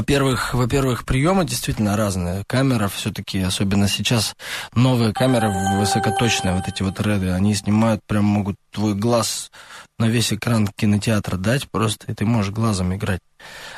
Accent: Lysva, Perm Krai, Russia; все мы в основном выход из Пермской области еще на тот момент. Там я из города Лысьвы, маленький промышленный городок, там 1070 жителей.

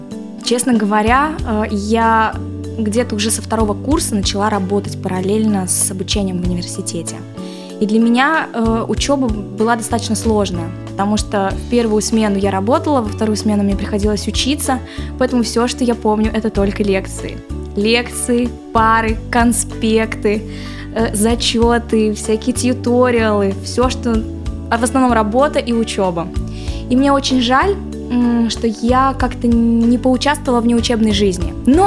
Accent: Perm, Perm Krai, Russia; Мне пришлось на какое-то время вернуться сюда, обратно в Россию, в Пермь, в родной город, к родителям.

